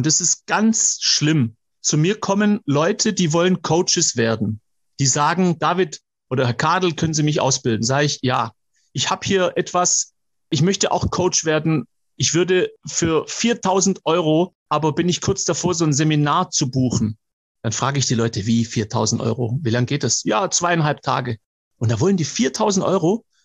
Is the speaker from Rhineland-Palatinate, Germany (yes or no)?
no; Baden-Württemberg, Germany; ich bin ja Schwabe